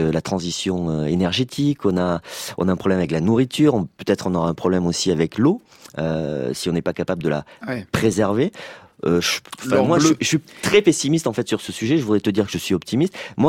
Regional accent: South-West France, France; Je viens du Sud-Ouest

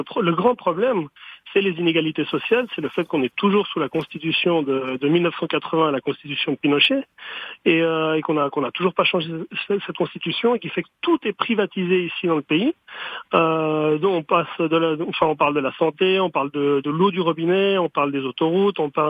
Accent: Lausanne, Vaud, Switzerland; nous, on est suisse et chilien, notre père est suisse, notre mère chilienne, et on est de Lausanne en Suisse.

